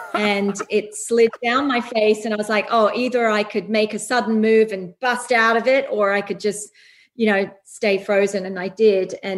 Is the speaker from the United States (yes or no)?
no; Australia; luckily I'm an Aussie